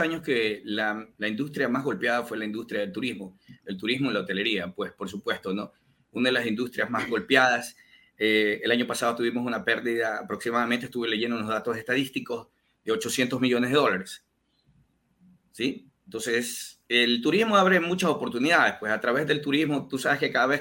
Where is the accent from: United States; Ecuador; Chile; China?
Ecuador; yo me encuentro trabajando en un cantón de un balneario muy conocido aquí en mi país, que es General Villamil Playas